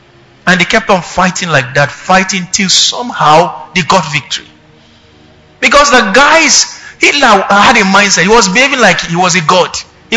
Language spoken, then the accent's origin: English; Kaduna, Kaduna State, Nigeria; I was born and brought up in Kaduna. I grew in NDA.